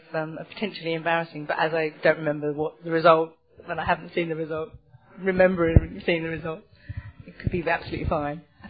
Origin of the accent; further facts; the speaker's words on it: United Kingdom; born there; I'm one of those doubly British-born souls. I was born, physically born in Britain and spiritually born in Britain. Came to Canada